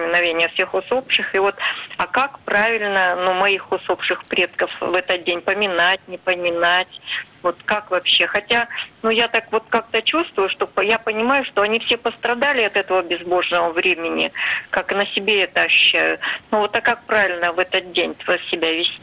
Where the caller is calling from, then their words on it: Saint Petersburg, Russia; звоню из Санкт-Петербурга.